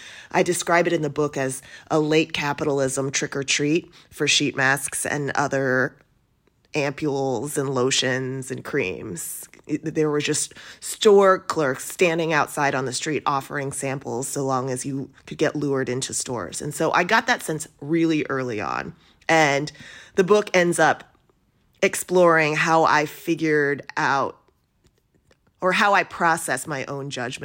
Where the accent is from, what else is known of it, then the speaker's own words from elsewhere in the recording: United States; I, as an American woman who's much bigger than the average Korean woman, couldn't fit in clothes constantly.